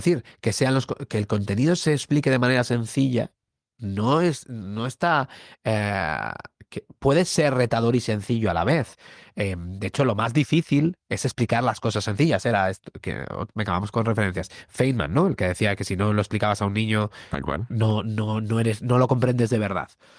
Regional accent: Logroño, La Rioja, Spain; born there; yo nací en Logroño

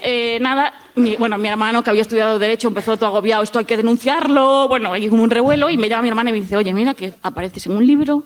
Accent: Mos, Galicia, Spain; Bueno, somos de Mos y cogió un tren y se sentó en el tren.

